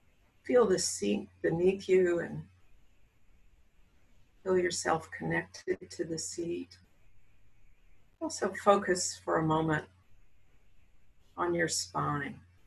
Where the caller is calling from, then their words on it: Virginia, United States; I'm calling from the Shenandoah Valley of Virginia.